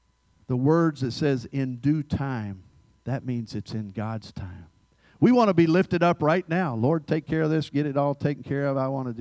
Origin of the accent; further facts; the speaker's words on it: the North, United States; I'm from the North, by the way. I don't sound like it.